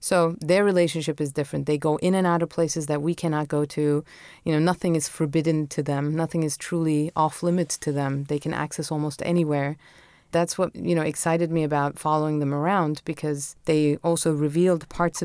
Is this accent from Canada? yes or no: no; Istanbul, Turkey; I was lucky enough to have been born and raised in Istanbul and had my childhood mostly in the backyard of our apartment building with cats.